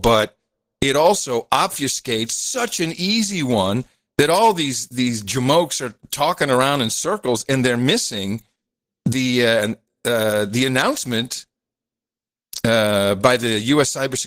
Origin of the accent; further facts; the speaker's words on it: Netherlands; I'm personally from the Netherlands, so.